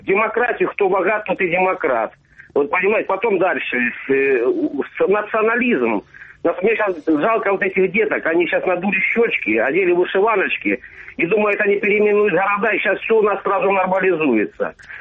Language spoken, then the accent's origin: Russian; Luhansk, Luhansk Oblast, Ukraine; я вообще беженец из Луганска. Сейчас в Луганской области живу.